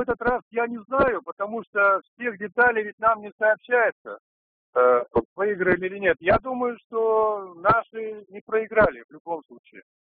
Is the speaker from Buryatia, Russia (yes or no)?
no; Yekaterinburg, Sverdlovsk Oblast, Russia; я из Екатеринбурга.